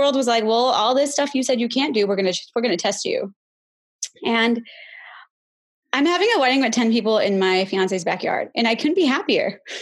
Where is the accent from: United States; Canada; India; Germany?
India; I'm absolutely proud of being Indian, right?